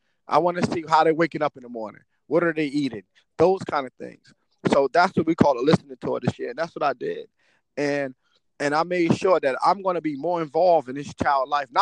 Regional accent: Newark, New Jersey, United States; me coming back home to the city of Newark because I'm from Newark.

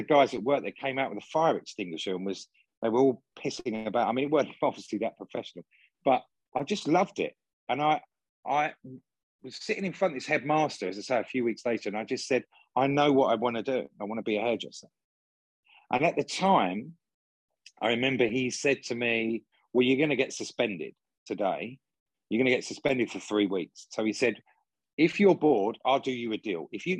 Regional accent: East End, London, United Kingdom; I grew up in the East End of London. We were in a sort of like council estate. And then we moved to Hornchurch and... in Essex

